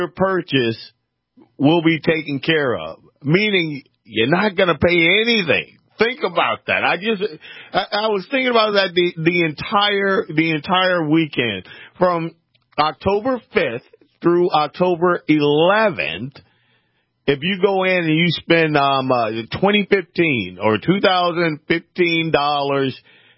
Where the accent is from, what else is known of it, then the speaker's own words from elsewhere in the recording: Louisiana, United States; So, me growing up in Louisiana, I heard a lot of stories about our governor, Edwin Edwards.